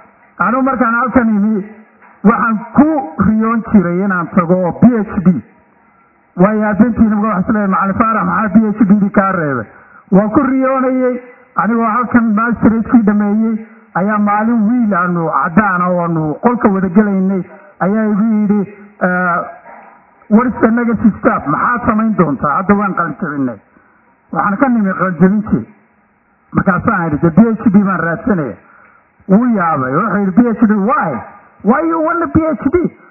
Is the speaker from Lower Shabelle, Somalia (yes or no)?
no; Mogadishu, Banaadir, Somalia; also born or lived in north; magaalo Hargeysa la yiraahdaan ku dhashay. Aabahay wuxuu ka yimid Jigjiga. Markii dambena waxaan u soo guuray xamar baan ku koray, haddana waqooyigii baan ku noqonay.